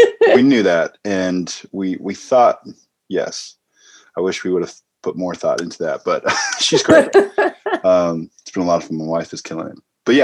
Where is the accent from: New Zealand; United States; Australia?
United States; Santa Barbara, California; but yeah, I grew up in Santa Barbara, California, which is a pretty affluent place.